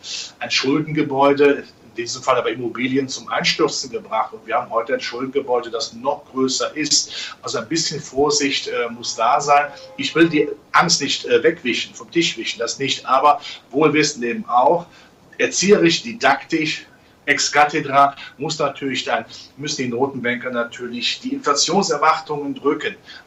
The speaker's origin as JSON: {"language": "German", "region": "Rhineland", "country": "Germany", "said": "ich als Rheinländer in der Karnevalssprache"}